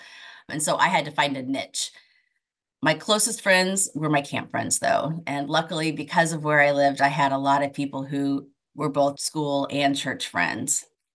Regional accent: Blue Springs, Missouri, United States; also born or lived in Oregon; I was born in Oregon and lived here for about 8 years before my whole family moved to the Kansas City area, Blue Springs specifically. And I spent the rest of my childhood living there until I left for college.

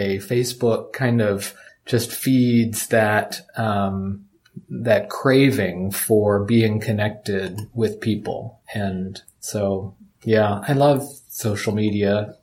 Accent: Canada; So I am, I'm Canadian, and I am married.

